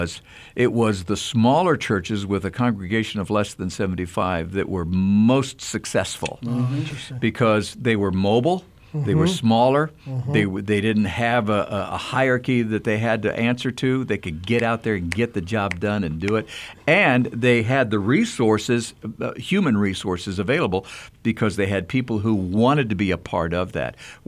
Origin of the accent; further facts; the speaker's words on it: Honduras; So growing up in Honduras